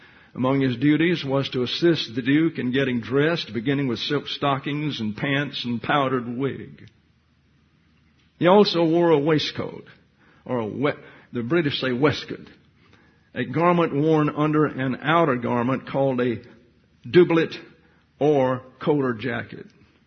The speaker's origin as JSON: {"language": "English", "region": "the South", "country": "United States", "said": "because I am from the South"}